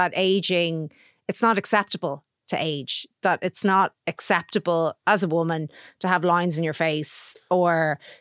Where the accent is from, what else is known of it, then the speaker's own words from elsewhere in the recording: Finglas, Leinster, Ireland; I'm from Finglas.